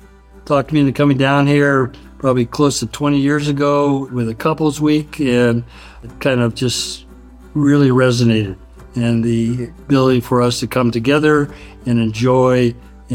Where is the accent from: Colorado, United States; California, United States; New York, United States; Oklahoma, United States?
California, United States; Lafayette; I'm from Lafayette, California.